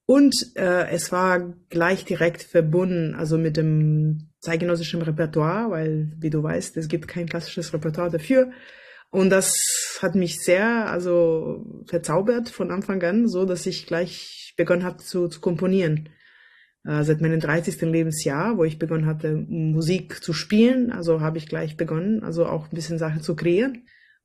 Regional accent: Smederevska Palanka, Podunavlje District, Serbia; German is a second language; in meine kleine Stadt, wo ich geboren war, also in Smederevska Palanka, das ist eine kleine Stadt, 100 Kilometer von Belgrad in Serbien

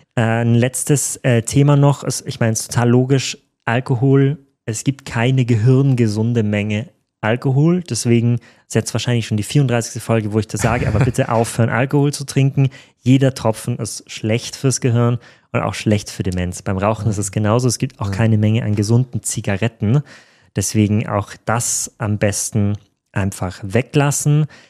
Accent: Tyrol, Austria; Ich komme aus Grenznähe, aber noch auf der österreichischen Seite.

